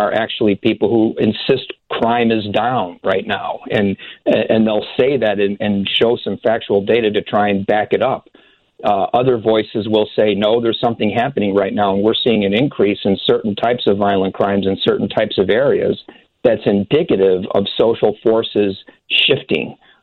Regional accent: Chicago, Illinois, United States; But I'm a Chicagoan. I'm a lifelong Chicagoan. I'm not going anywhere.

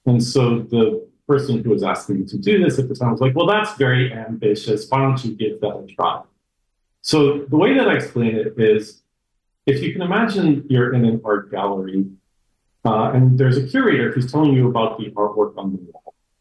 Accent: New York, United States; But I wanted to live in New York. I'm a New Yorker and didn't really want to live so much in LA. I really felt like home in New York.

